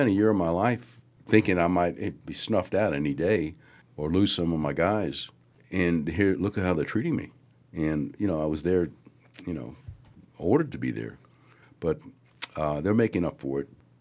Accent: New York City, New York, United States; I was born in Manhattan, New York, in a section, believe it or not, was called Hell's Kitchen. It was a very tough section. We moved to Brooklyn when I was 12, stayed there until I was 17.

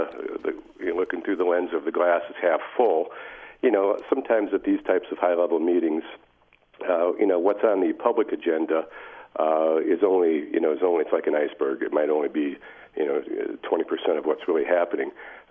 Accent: Michigan, United States; and I'm from Michigan originally, so I still have quite a few connections there

